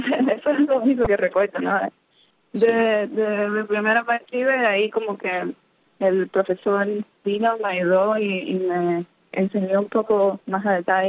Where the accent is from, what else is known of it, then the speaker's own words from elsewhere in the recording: Havana, Cuba; Yo soy de La Habana, nací en La Habana del Este, y estuve viviendo ahí los primeros años de mi vida, pero siempre intercambié entre La Habana del Este y Nuevo Dorado.